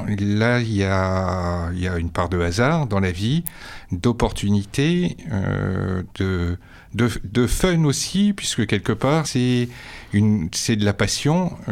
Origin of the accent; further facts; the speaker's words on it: Clermont-Ferrand, Auvergne-Rhône-Alpes, France; je suis né à Clermont-Ferrand, à la clinique Michelin. Mon père a travaillé chez Michelin. J'ai fait 8 déménagements en suivant mon père, qui a été muté à plusieurs reprises. Et après, donc, on est revenu à Clermont-Ferrand